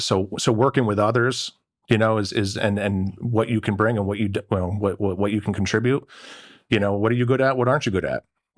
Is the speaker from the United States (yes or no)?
yes; New Milford, Pennsylvania, United States; I grew up in New Milford, Pennsylvania. So up in Susquehanna County, that's where I was born and raised.